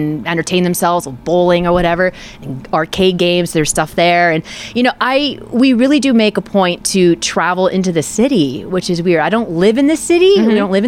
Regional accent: Pennsylvania, United States; I'm actually from Indiana County.

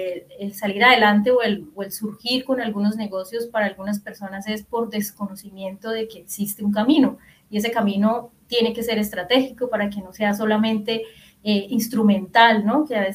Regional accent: Norte de Santander, Colombia; Norte de Santander es un departamento acá, es como un estado, digámoslo así, en Colombia, de donde soy oriunda

